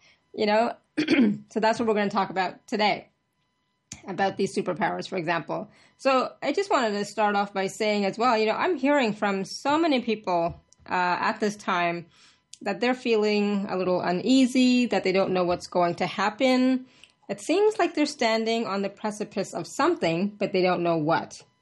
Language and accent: English; Canada; also born or lived in India; I was born in India. I came to Canada when I was about 6. So my upbringing, you know, has been kind of melded, right? The Eastern with the Western, because I did all of my schooling and everything growing up in Canada.